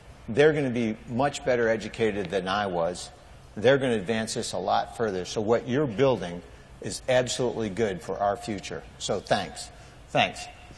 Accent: Syracuse, New York, United States; And that you all makes it sound like I'm from the South. And I am. I'm south side of Syracuse, so.

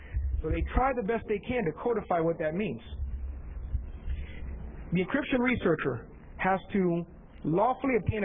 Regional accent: Tampa, Florida, United States; I'm from Tampa

